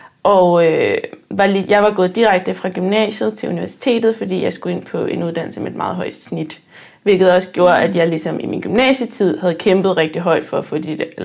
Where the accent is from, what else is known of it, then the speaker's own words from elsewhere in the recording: Charlottenlund, Capital Region of Denmark, Denmark; Vokset op i Charlottenlund, så det er ikke så langt fra København.